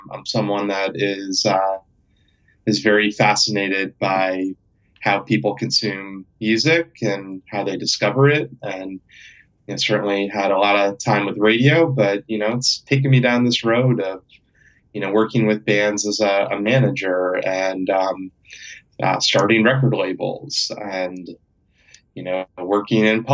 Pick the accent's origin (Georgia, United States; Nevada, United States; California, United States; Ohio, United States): Ohio, United States; Oxford; I would go to the used record store in my hometown of Oxford, Ohio, called Looney T-Birds.